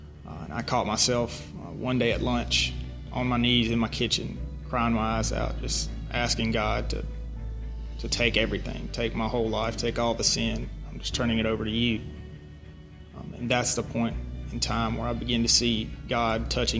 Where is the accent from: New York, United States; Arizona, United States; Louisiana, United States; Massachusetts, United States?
Louisiana, United States; amidst this journey, we're still finding hope each and every day. I grew up here in North Louisiana and went to church, was saved at the age of 12.